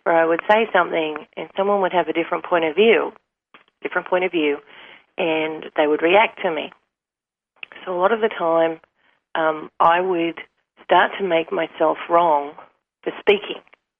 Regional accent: Australia; I'm from Australia.

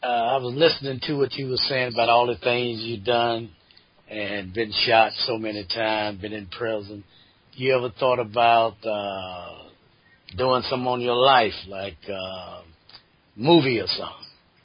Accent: the South, United States; You know, like I'm originally from the South myself, but I'm down by Georgia.

